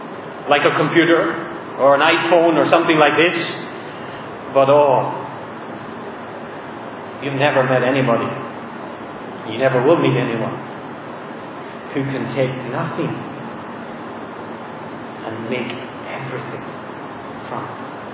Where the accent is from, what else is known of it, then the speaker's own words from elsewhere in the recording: Ireland; Well, I'm Irish.